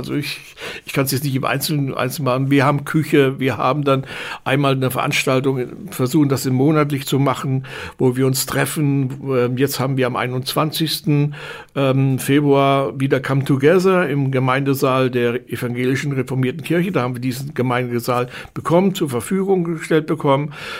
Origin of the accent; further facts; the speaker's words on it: East Germany, Germany; now in West Germany; Also ich komme ja eigentlich aus Ostdeutschland, ist auch Deutschland, aber ich war hier in Westdeutschland, war total neu.